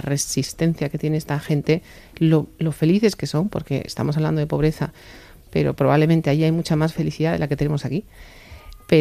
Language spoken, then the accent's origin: Spanish; Spain; a día de hoy somos mercenarios españoles